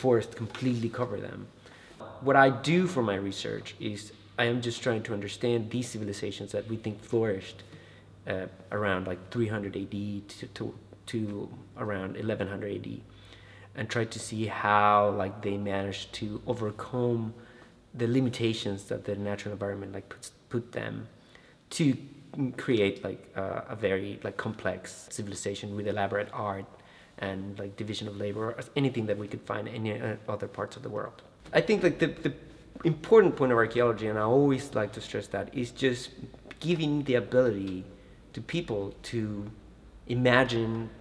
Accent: Bolivia; I am originally from Bolivia and I'm doing a PhD in archaeology

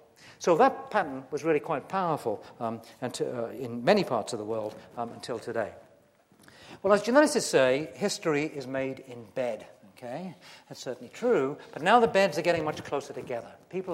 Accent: Wales, United Kingdom; born there; I was born in West Wales there

